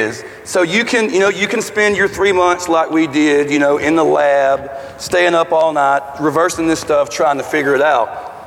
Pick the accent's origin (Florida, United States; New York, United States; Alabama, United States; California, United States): Alabama, United States; I'm from Alabama.